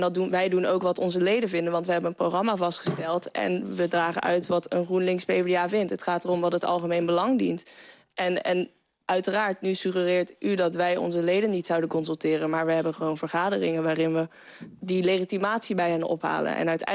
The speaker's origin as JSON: {"language": "Dutch", "town": "Venlo", "region": "Limburg", "country": "Netherlands", "said": "Ja, ik kom dus ook gewoon uit Venlo."}